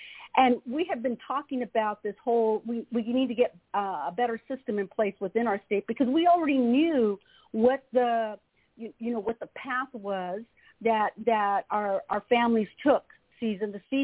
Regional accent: California, United States; plug my home state of California

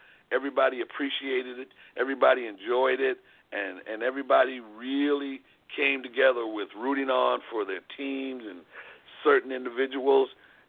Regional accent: Philadelphia, Pennsylvania, United States; But my parents moved to Philadelphia, and that's, you know, I grew up in Philadelphia. Went to elementary school, junior high school, and high school in Philadelphia.

